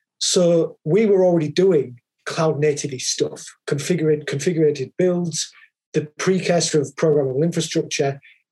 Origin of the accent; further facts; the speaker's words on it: Hull, Yorkshire and the Humber, United Kingdom; So I'm not Scottish. I'm from Yorkshire. So if you head north of London, but you stop before you hit Scotland, you get to Yorkshire. So that would have been in East Yorkshire, in Hull, in about 1982.